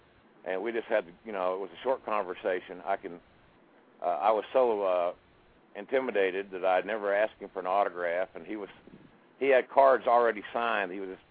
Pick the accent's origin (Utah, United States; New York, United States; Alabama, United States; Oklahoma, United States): Oklahoma, United States; for again, a kid growing up in Oklahoma, we didn't have a lot going on.